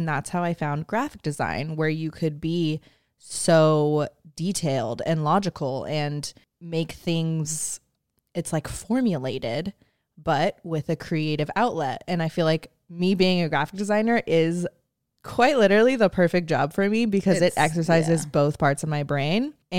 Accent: California, United States; I was born on September 8th, 1995, which makes me 28 years old. And baby, I was also born and raised in the Bay Area.

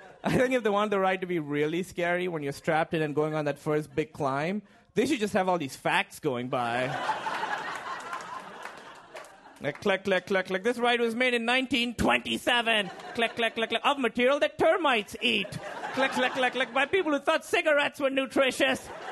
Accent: Pakistan; And I'm from Pakistan.

